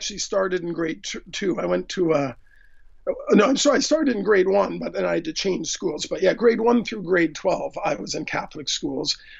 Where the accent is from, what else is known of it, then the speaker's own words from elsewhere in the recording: Vancouver, British Columbia, Canada; there's the generation before that was Irish and English. But I've grown up in Canada in the Vancouver area.